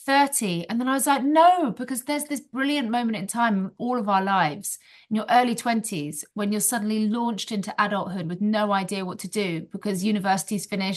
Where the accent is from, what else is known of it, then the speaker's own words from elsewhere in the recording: Guernsey; I grew up in Guernsey and I had, you know, a difficult childhood